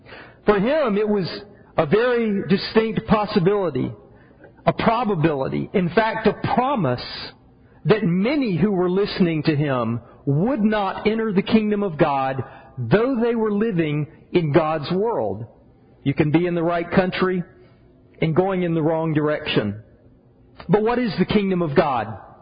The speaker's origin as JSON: {"language": "English", "region": "the South", "country": "United States", "tie": "born or raised there", "said": "I was a religious kid growing up in the South, in a home with Christian parents, going to church every time the doors opened."}